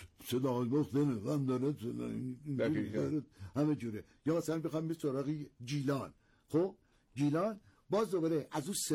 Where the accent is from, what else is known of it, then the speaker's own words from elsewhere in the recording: Tehran, Tehran Province, Iran; هر کس میپرسه میگم من متاسفانه متاسفانه بچه تهرونم